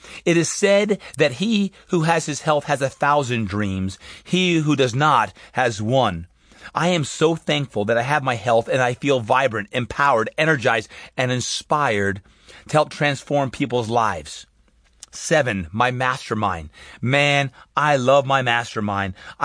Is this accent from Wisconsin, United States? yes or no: no; Brick, New Jersey, United States; I grew up in Brick, New Jersey, on the shore.